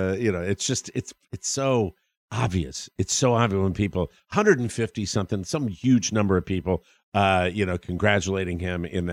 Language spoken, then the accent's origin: English; Washington, District of Columbia, United States; I met a lot of people growing up in Washington D.C. in the radio business.